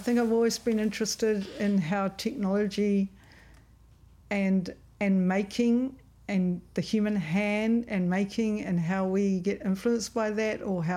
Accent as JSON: {"language": "English", "region": "Northland", "country": "New Zealand", "said": "I came from the Bay of Islands."}